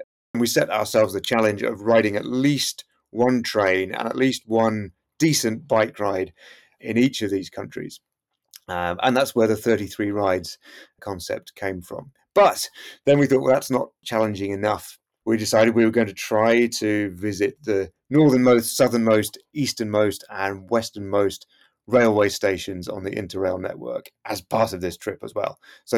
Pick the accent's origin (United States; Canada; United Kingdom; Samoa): United Kingdom; East of England; where I grew up in Hertfordshire, so where my parents still live, they live kind of sandwiched halfway between Luton Airport and Stansted Airport.